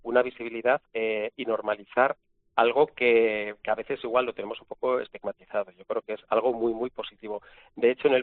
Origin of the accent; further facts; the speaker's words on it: Pamplona, Navarre, Spain; Para los que somos de Iruña de Pamplona